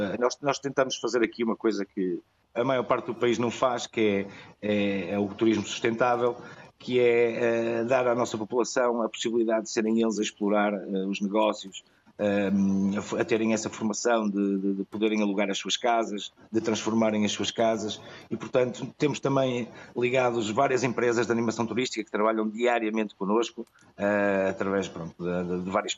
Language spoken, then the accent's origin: Portuguese; Porto, Portugal; now in Fafião, Portugal; Eu vim do Porto há 6 anos atrás.